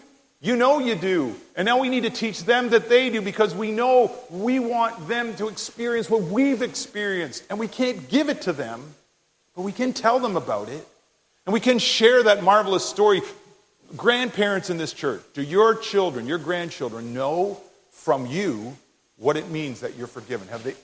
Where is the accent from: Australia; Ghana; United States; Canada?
Canada; It's not being a Canadian saying, "Sorry." We do that all day.